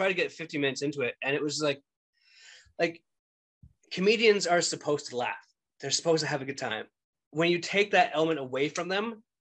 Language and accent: English; Canada; Like, as a Canadian, like, no one really talks about Canadian content unless it's popularized.